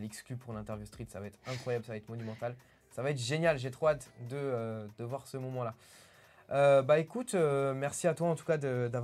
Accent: Paris, Île-de-France, France; je suis un Parisien.

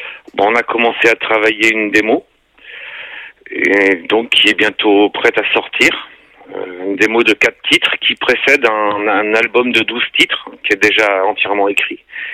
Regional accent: Toulouse, Occitanie, France; À savoir que moi je suis de Toulouse

